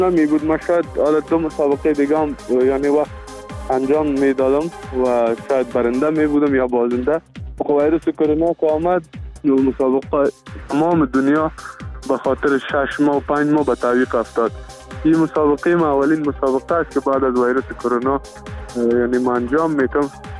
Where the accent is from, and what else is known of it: Afghanistan